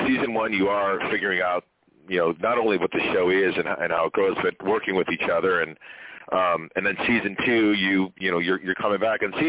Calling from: Burbank, California, United States; Burbank, California. Nice and sunny here.

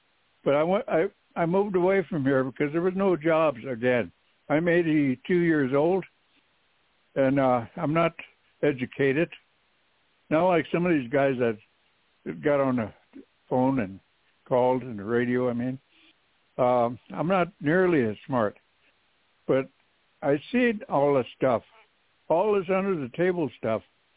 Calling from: Cheyenne River, South Dakota, United States; This is 964-7225, and I'm calling from Cheyenne River.

